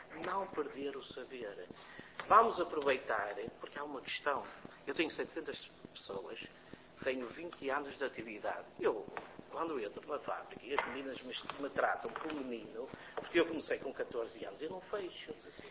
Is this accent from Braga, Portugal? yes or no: yes; Vizela, Braga, Portugal; Eu sou também da zona de Guimarães, neste caso de Vizela